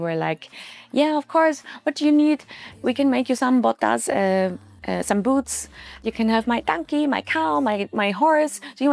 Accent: Austria; because I was born here, I'm Austrian, but a lot of people would always ask me, ah, but where are you really from?

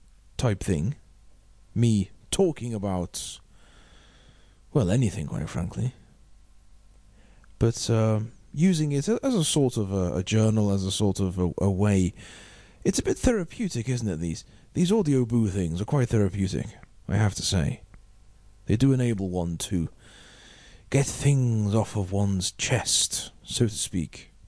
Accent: Liverpool, North West England, United Kingdom; I'm missing Liverpool. It's where I'm from.

